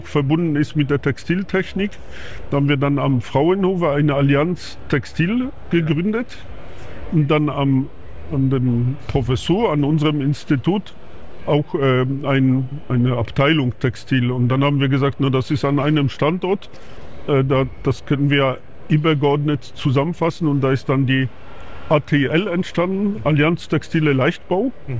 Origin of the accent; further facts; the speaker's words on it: Głogówek, Opole Voivodeship, Poland; kommt eigentlich von meinen schlesischen Wurzeln, ja, weil ich komme aus Oberschlesien.